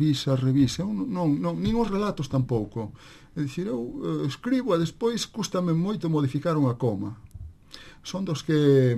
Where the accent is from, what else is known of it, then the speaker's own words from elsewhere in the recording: Galicia, Spain; first language Galician; eu como galego falante de nacemento